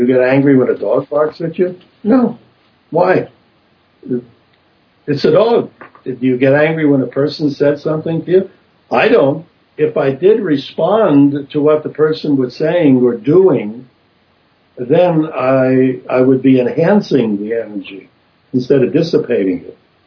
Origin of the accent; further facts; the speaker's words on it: Texas, United States; Listen to somebody from, I'm from Texas.